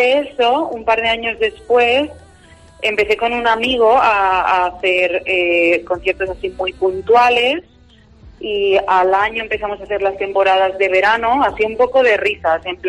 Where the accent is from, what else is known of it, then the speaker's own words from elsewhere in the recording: Sagunto, Valencian Community, Spain; Yo soy del puerto de Sagunto, estoy a mitad de camino entre Valencia y Castellón. Lo que pasa que ahora vivo en Valencia.